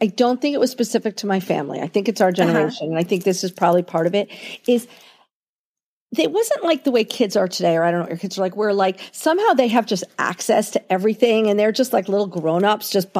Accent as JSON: {"language": "English", "town": "New York City", "region": "New York", "country": "United States", "tie": "born or raised there", "said": "But, like, I grew up in New York City."}